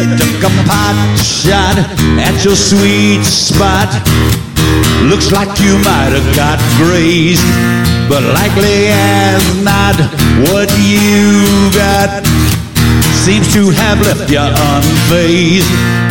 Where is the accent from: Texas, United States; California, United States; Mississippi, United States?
Mississippi, United States; Hattiesburg; You know, I got deep, deep roots in the Magnolia State. I was born and raised in Hattiesburg, and I had aunts and uncles all in New Orleans and Jackson, right?